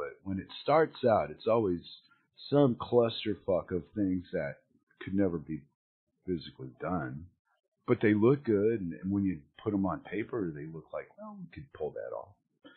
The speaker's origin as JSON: {"language": "English", "country": "United States", "said": "I'm American. I should be waving an American flag"}